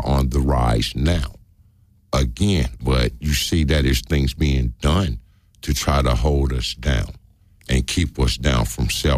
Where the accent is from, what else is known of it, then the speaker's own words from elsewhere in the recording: United States; born there; I'm not African American. I was born in America.